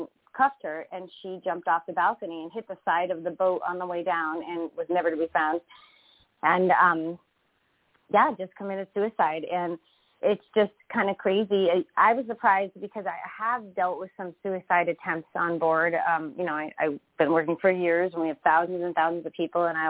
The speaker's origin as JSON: {"language": "English", "country": "Canada", "said": "because I'm also Canadian"}